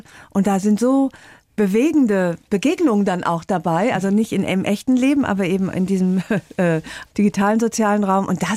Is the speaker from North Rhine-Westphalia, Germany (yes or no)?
yes; Aachen, North Rhine-Westphalia, Germany; Sie kam aus meiner Heimatstadt Aachen